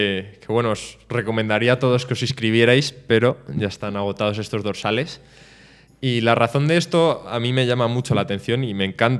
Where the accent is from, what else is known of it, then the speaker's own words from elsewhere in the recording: Pozuelo de Alarcón, Community of Madrid, Spain; Y es algo extraño porque yo soy de Pozuelo.